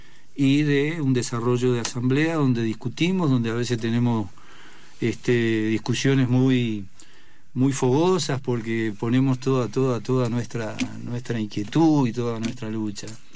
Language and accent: Spanish; Uruguay; yo soy rioplatense, soy oriental, soy uruguayo